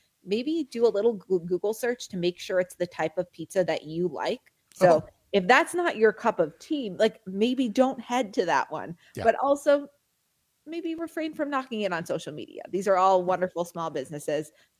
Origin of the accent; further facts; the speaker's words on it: Des Plaines, Illinois, United States; just one town over from where I grew up in Des Plaines, Illinois, is the first ever McDonald's.